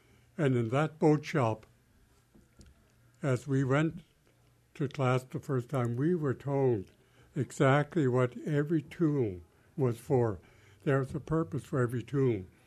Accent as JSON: {"language": "English", "town": "Sitka", "region": "Alaska", "country": "United States", "tie": "born or raised there", "said": "I was born and raised in Sitka and grew up in the neighborhood near the entrance of Totem Park. At the time, it was called the Cottages, and it's a little different there today."}